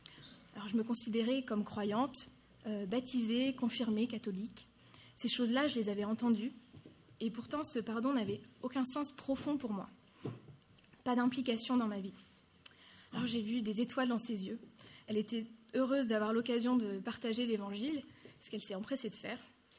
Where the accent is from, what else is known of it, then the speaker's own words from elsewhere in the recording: Clermont-Ferrand, Auvergne-Rhône-Alpes, France; born there; j'ai 24 ans, je suis née à Clermont-Ferrand, on n'est pas nombreux ici.